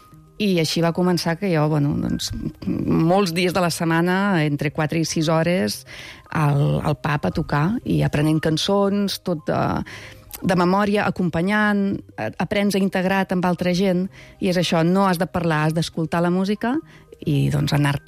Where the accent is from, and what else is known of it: L'Espluga de Francolí, Catalonia, Spain